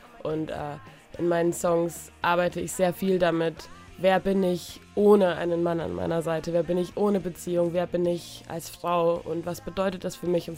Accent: Hamburg, Germany; Ich komme aus Hamburg.

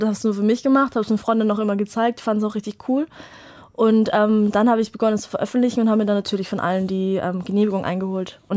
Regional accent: Vienna, Austria; moved away as an adult; now in Berlin, Germany; ich bin eigentlich aus Wien, bin damit nach der Matura, also nach dem Abi, nach Berlin gezogen.

